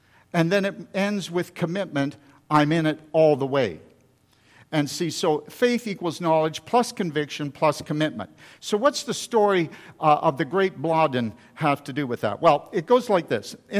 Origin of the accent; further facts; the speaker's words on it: Bancroft, Ontario, Canada; We're from Bancroft.